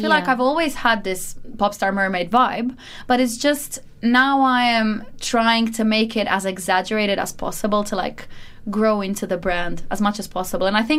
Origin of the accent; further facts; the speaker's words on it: Split, Split-Dalmatia County, Croatia; I am a girl from the sea, you know, I'm from Split, Croatia. So it's just, there's always that kind of aquatic influence on my life.